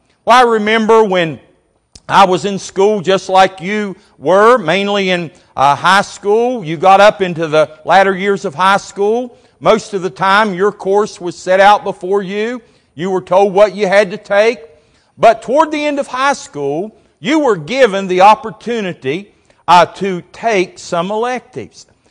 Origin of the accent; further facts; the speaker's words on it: Montgomery, Alabama, United States; I remember when I was a 13-year-old boy, growing up in Montgomery